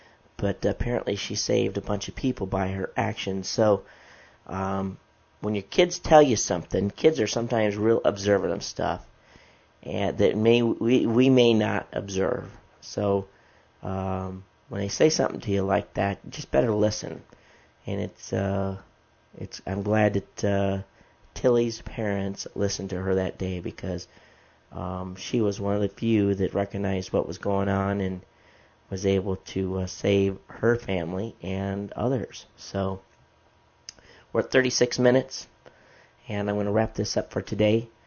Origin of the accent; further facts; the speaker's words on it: Michigan, United States; it reminds me of a time when I was growing up in Michigan.